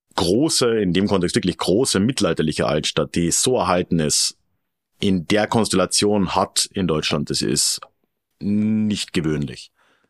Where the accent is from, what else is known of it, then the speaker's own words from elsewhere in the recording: Austria; Ich bin Österreicher